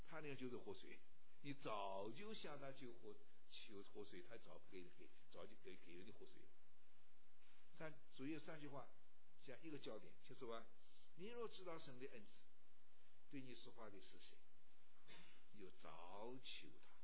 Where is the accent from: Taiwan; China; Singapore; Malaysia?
China; 我是中国人，活到老了，